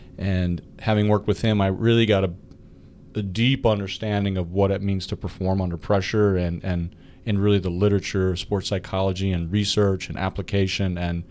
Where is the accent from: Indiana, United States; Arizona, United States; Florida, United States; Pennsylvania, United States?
Pennsylvania, United States; Clarion; And so I went to Clarion University, my hometown university